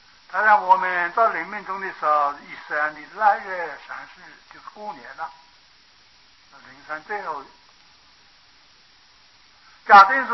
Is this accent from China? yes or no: no; Taiwan; 你看我们台湾人很多出家没几天又翻修了